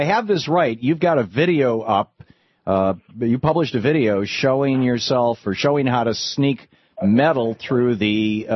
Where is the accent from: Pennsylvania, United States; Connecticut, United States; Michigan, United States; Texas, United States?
Michigan, United States; Lansing; I know in Michigan, I grew up in Lansing, and there was all kinds of farmland around Lansing. And we were in the southern suburbs, and I mean, we were literally a quarter mile from farmland, five blocks from farmland.